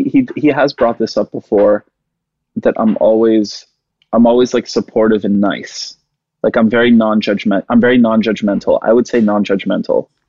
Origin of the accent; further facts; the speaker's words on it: Canada; because I'm Canadian